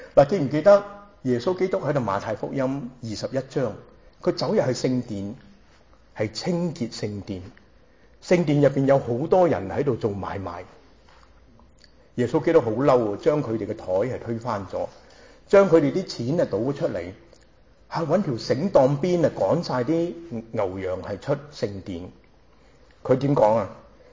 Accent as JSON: {"language": "Chinese", "country": "Hong Kong", "tie": "born there", "said": "我的太太呢就是广东人，在香港出世。我呢就是上海人，在香港出世。"}